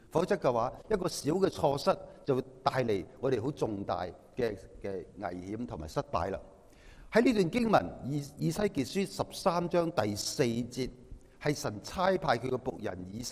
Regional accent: Guangdong, China; 我哋广东人就好讲嘢好传神噶嘛

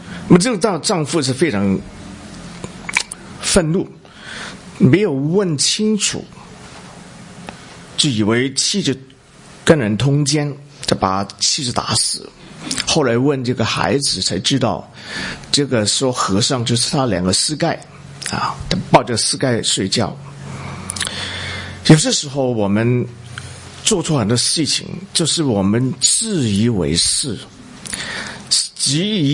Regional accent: Guangdong, China; 我是广东人哈，那么呢我们的同乡有很多人是当海员

